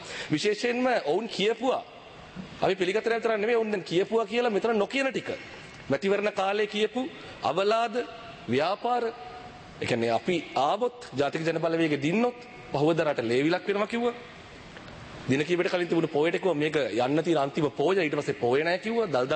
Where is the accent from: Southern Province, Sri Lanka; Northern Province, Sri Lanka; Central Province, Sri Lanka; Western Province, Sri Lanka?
Southern Province, Sri Lanka; Ranna; born there; මම ඉපදුනේ හැදිලවැටෙන හම්බන්තොට දිස්ත්‍රික්කයේ තංගල්ලේ රන්න ප්‍රදේශයේ.